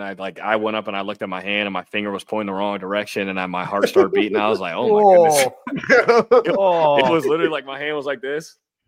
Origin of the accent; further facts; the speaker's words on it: Des Moines, Iowa, United States; I grew up in Des Moines, so a lot of my family was there at the game.